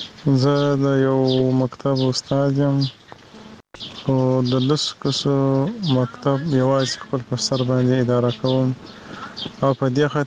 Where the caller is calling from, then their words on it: Marjah, Helmand, Afghanistan; مرجع ولسوالۍ سم اړیکه نیولې ده